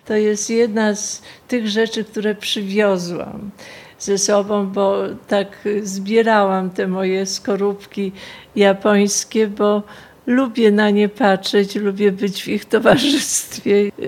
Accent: Nowa Huta, Lesser Poland, Poland; jestem z Nowej Huty

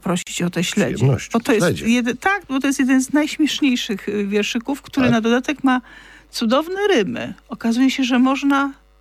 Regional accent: Kraków, Lesser Poland, Poland; dla nas z Krakowa sam pobyt nad morzem jest wielkim przeżyciem

